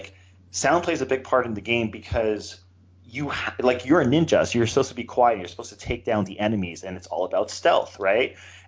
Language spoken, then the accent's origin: English; Canada; I'm Canadian.